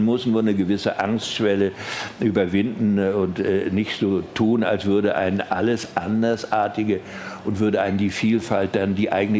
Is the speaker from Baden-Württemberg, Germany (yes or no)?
no; Mecklenburg-Vorpommern, Germany; wie ich als Mecklenburger, also mit meiner Herkunft von Bratkartoffeln und Hering, dann plötzlich in Berlin-Kreuzberg auf die Dönerbuden stoße